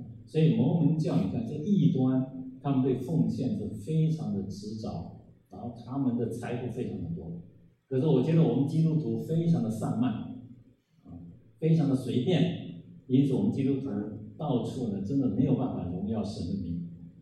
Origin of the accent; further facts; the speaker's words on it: Taiwan; 我是台湾来的